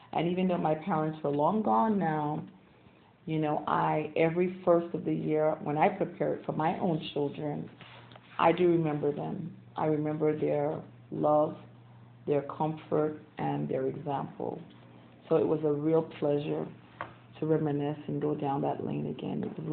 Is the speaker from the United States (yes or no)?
no; Haiti; I am from Haiti originally, and every first of the year we have a specific type of dish that we prepare